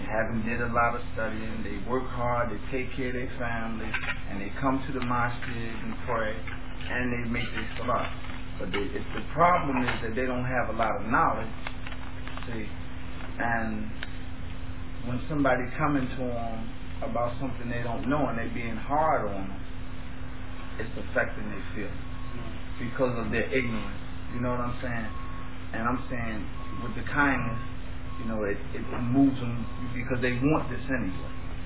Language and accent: English; Philadelphia, Pennsylvania, United States; I'm from Ryan, Philadelphia, man.